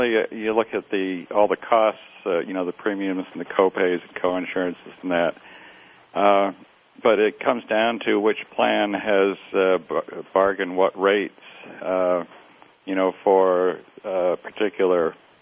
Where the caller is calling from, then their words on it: Washington, United States; calling from just north of Seattle.